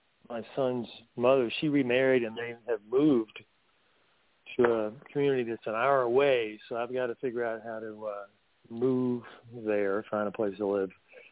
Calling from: North Carolina, United States; I'm calling from the Blue Ridge Mountains of North Carolina. How y'all doing?

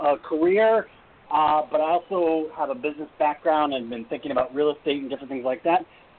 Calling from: California, United States; I'm calling from California.

